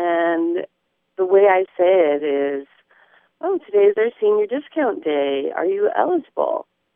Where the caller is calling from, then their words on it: Eureka, California, United States; I'm calling from Eureka in the real Northern California.